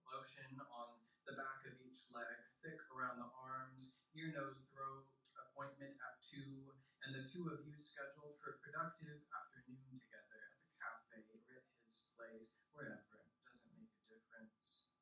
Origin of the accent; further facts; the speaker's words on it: the South, United States; I was raised pretty predominantly in the South